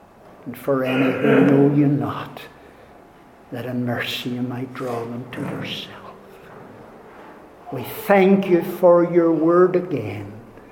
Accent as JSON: {"language": "English", "country": "Ireland", "said": "I will certainly not be, because I'm Irish, because I'm Baptist, because I was taught the scripture from my childhood, because I'm white."}